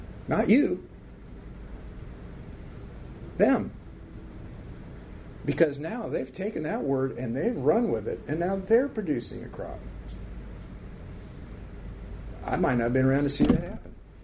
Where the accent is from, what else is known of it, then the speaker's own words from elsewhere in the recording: Washington, United States; born there; Any of y'all ever seen Mount Rainier? I was born near Mount Rainier. Pretty awesome mountain.